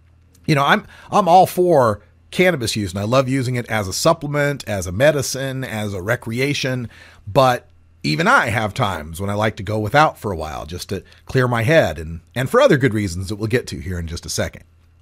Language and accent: English; Idaho, United States; I'm from Idaho. There's two strains there, got some and don't.